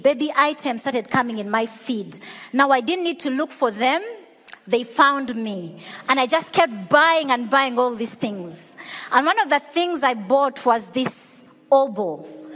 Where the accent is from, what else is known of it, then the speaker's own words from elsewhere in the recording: Uganda; And I come from Uganda